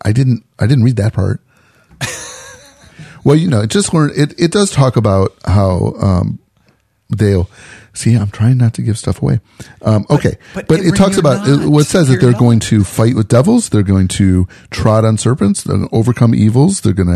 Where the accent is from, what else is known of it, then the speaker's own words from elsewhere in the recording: Scotland, United Kingdom; Yeah, well, I can say that because I'm Scottish.